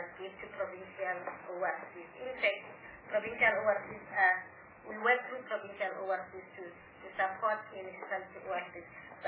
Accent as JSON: {"language": "English", "country": "South Africa", "said": "as a South African, what rights are related to national symbols for children and what are our responsibilities in that."}